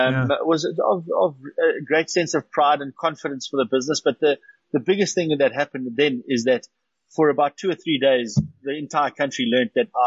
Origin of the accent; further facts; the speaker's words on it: South Africa; And that being South African, or that South Africanness